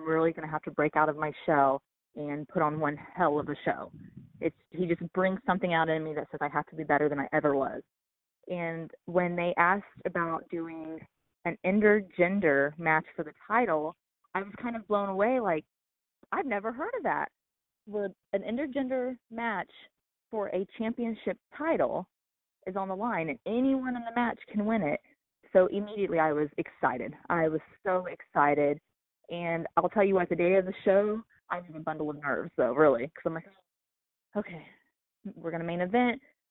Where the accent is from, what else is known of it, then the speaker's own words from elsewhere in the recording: Dayton, Ohio, United States; So to have won the Rockstar Pro title in my hometown, like aside of working all these big companies, Shimmer, Shine, CZW, Ring of Honor, when I wrestle for Rockstar Pro in Dayton